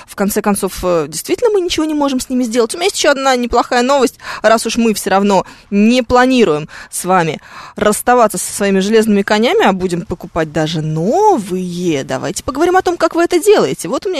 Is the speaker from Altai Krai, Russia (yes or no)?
no; Moscow, Russia; Николай Коновалов почему-то спрашивает меня, где я росла. Это, наверное, странно сейчас прозвучит, но я москвичка.